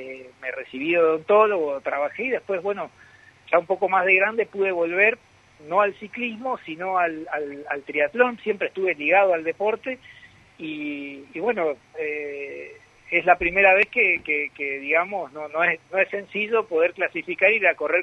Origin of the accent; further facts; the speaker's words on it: El Dorado, Misiones, Argentina; now in Buenos Aires, Argentina; yo soy del Dorado, soy nacido en el Dorado y bueno, hace ya un tiempo que estoy en Buenos Aires.